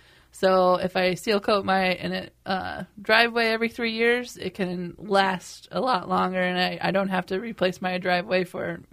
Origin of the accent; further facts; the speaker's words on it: Colorado, United States; now in Twin Cities, United States; so I'm originally from Colorado and I did not know how to manage a asphalt driveway when I moved to the Twin Cities.